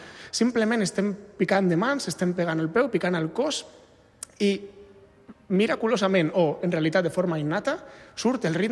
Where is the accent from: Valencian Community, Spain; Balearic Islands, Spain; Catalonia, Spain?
Valencian Community, Spain; Mascarell; soc de Mascarell, que és un poblet molt petit a Castelló, a València.